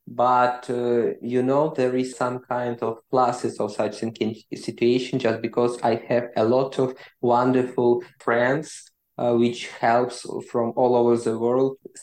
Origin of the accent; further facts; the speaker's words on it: Ukraine; English is a second language; from Ukraine. I am a researcher